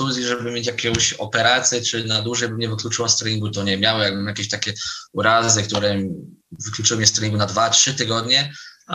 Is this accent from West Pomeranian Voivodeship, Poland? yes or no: no; Węgorzewo, Warmian-Masurian Voivodeship, Poland; bo pochodzę z Węgorzewa.